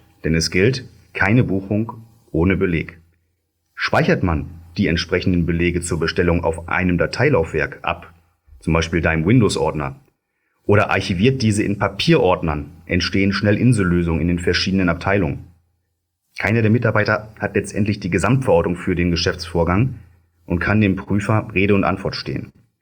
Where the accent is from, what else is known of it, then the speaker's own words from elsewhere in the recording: Hamburg, Germany; ich als waschechter Hamburger